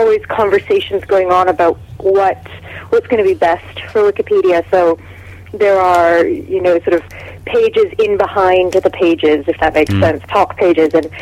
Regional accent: Canada; now in Edinburgh, United Kingdom; I'm Canadian. So I came to Edinburgh to do a PhD at the University of Edinburgh in English literature.

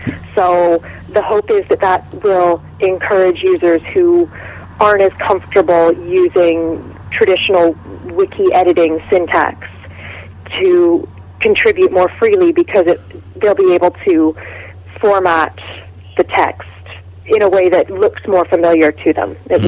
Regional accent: Canada; now in Edinburgh, United Kingdom; I'm Canadian. So I came to Edinburgh to do a PhD at the University of Edinburgh in English literature.

